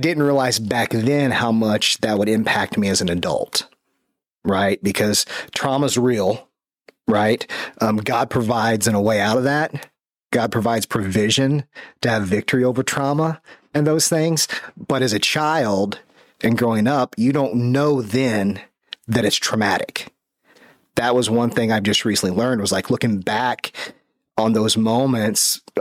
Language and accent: English; Norfolk, Virginia, United States; born there; So, I was born out on the East Coast in Norfolk, Virginia, big naval base.